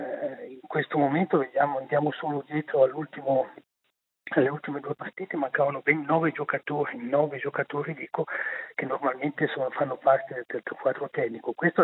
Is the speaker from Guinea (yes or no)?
no; Switzerland; Forse sto scoprendo che noi svizzeri ci dimentichiamo troppo facilmente da dove arriviamo